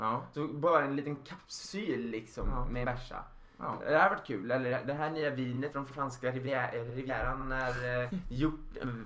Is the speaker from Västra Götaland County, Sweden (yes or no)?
yes; Stenungsund, Västra Götaland County, Sweden; Och jag kommer ju från Stenungsund, vilket ligger i närheten av Vänersborg och Uddevalla, eller lagom avstånd.